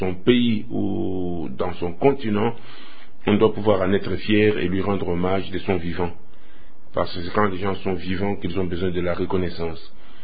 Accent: DR Congo; born there; pourquoi je ne suis pas connu en République démocratique du Congo, mon pays natal

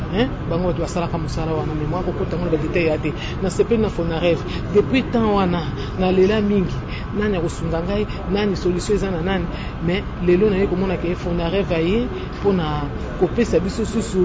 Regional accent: Kinshasa, DR Congo; Je suis de Kinshasa.

